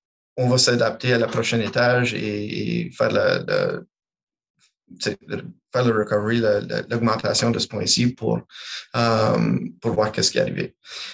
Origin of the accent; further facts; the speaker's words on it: Sudbury, Ontario, Canada; je suis originaire de Sudbury, de la région nord de l'Ontario, à près de 200 km de la frontière du Québec. Famille francophone dans une communauté que, quand j'étais jeune, on était à peu près 60% de la communauté s'indiquait francophone.